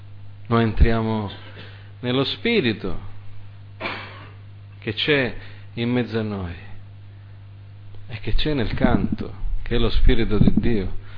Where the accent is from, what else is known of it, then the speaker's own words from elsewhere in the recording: Canada; Io sono cresciuto nel Canada e ci hanno insegnato che il canto, come l'inno, dice, va cantato col cuore.